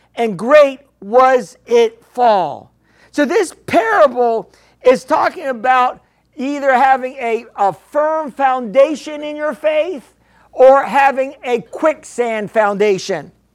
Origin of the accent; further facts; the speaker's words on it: New York, United States; I'm a New Yorker, you know.